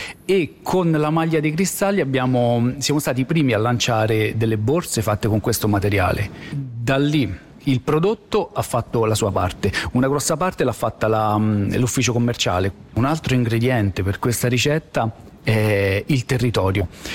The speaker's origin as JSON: {"language": "Italian", "town": "Caprarola", "region": "Lazio", "country": "Italy", "said": "Noi veniamo da Caprarola, un paese di 5.000 persone"}